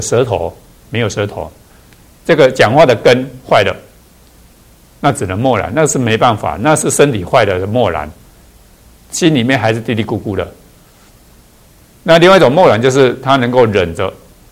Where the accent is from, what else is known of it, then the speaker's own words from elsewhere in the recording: China; 我们中国人啊，东西那么多没吃完啊，通通跟他放到肚子里面去